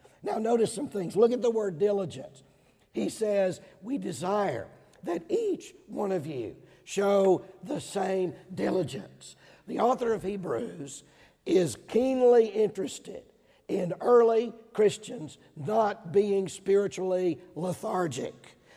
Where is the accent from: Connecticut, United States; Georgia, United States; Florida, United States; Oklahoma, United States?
Georgia, United States; Now, I grew up in Georgia. Everybody knows people from Alabama and Georgia have the blessing of a beautiful southern accent.